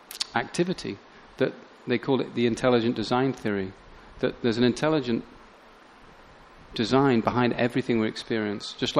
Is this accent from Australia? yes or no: no; England, United Kingdom; So if you, I give anyone £1 million, because I'm English, pounds